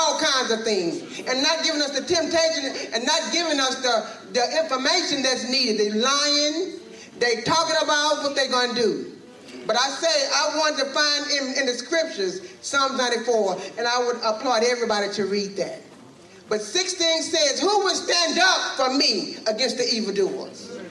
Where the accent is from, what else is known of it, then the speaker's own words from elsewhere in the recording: Baton Rouge, Louisiana, United States; I'm from Baton Rouge, Louisiana. I live in a small town called Alsa in Baton Rouge.